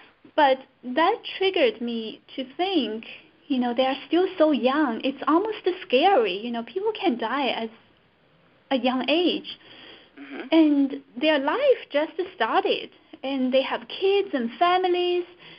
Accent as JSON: {"language": "English", "country": "China", "tie": "born or raised there", "moved": "as an adult", "lives_now": "United States", "said": "I was born and raised in China. I came to the States when I was 24, so I spent the entire childhood, my middle school, my high school, my college, all in China."}